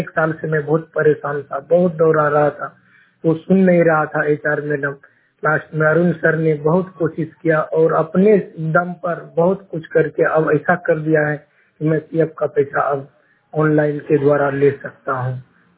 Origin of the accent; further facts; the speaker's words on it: Bhagalpur, Bihar, India; now in Tiruppur, India; भागलपुर जिला बिहार का रहने वाला हूँ और मैं अभी तिरुपुर के सिक्को एरिया में रहता हूँ